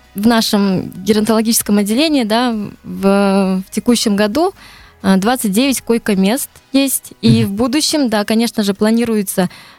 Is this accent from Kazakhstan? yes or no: no; Novaya Zarya, Zabaykalsky Krai, Russia; born there; now in Irkutsk, Russia; Я родилась в Забайкальском крае, Читинская область, Анонский район, село Новая Заря. В 24 года я поступила в Бурятский государственный университет на лечебное дело.